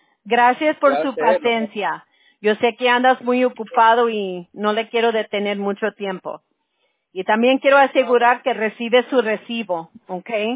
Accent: California, United States; Yo soy de aquí, de California, pero mi abuelo, bueno, mis dos abuelos, mi abuelo materno, él era de Chihuahua

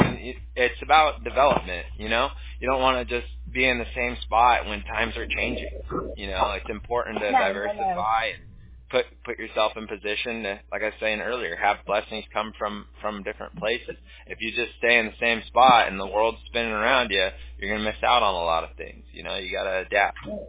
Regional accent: California, United States; My sister, I mean, we grew up in Southern California, so we were close to Hollywood.

